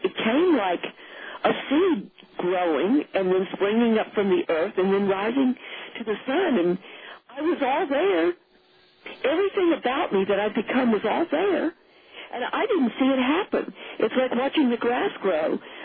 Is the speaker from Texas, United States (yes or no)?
yes; Texas, United States; And I thought that was kind of funny since I'm a Texan and I could relate to that.